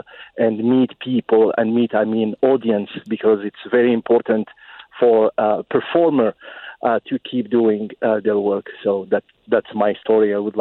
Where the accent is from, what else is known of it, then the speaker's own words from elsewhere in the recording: Algeria; first language Arabic; English is a second language; moved away as an adult; I am actor from Algeria. When I moved here in 2012, my English was French plus ing, so my first language is Arabic and French.